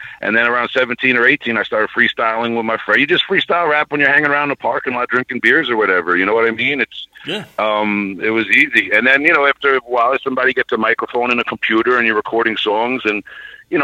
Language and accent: English; Long Island, New York, United States; Just I'm from Long Island, New York. Hip-hop is, huge out here, obviously.